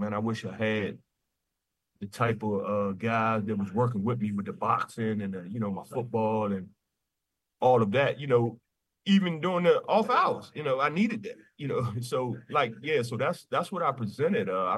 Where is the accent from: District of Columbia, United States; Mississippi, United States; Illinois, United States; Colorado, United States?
District of Columbia, United States; Washington; Because I can remember growing up around Simple City, Condor Terrace area of Southeast as a kid.